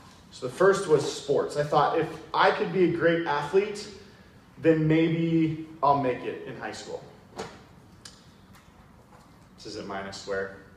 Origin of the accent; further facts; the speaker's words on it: San Diego, California, United States; now in Arizona, United States; I have lived in Arizona for a couple of years. I'm originally from San Diego, which I kind of did that backwards.